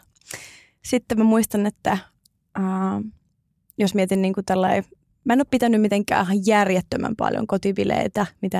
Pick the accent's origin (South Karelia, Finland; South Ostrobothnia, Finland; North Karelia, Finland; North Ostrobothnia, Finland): North Ostrobothnia, Finland; Oulu; aina kun Oulussa on ne luonnollisesti, mistä olen kotoisin, niin siellä ei ole mitään omaa huvipuistoa